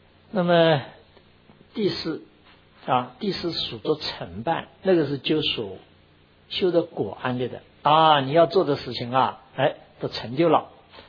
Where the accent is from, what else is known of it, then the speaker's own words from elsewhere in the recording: China; 现在叫做公词，这是我们中国人用的词。